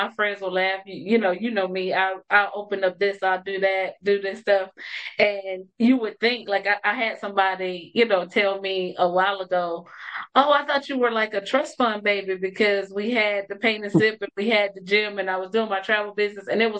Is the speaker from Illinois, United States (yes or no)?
yes; Chicago, Illinois, United States; We're both from Chicago. I'm from the west side of the city.